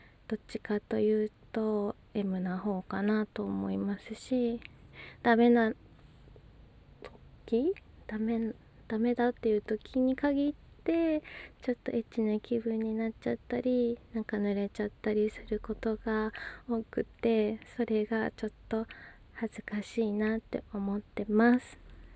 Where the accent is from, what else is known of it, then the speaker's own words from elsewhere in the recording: Miyagi, Japan; 出身地は宮城県です。